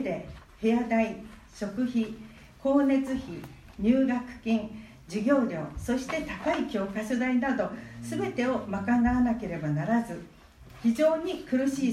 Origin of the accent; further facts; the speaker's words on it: Koto, Tokyo, Japan; 私は江東区住吉で生まれ育ちました。